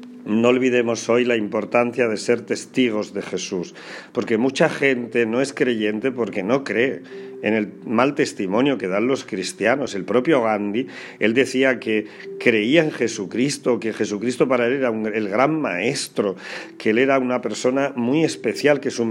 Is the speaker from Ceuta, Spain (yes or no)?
no; Porcuna, Andalusia, Spain; También muchas felicidades al pueblo de Andújar, cerquita de mi pueblo de Porcuna